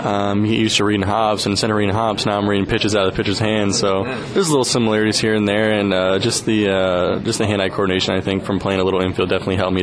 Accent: California, United States; I grew up just north of L.A., so, yeah, I grew up a Dodger fan

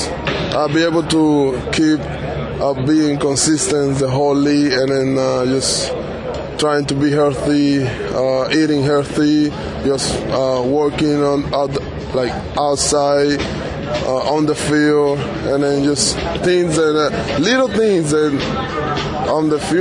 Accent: Venezuela; English is a second language; Well, not just the Venezuelan pitchers

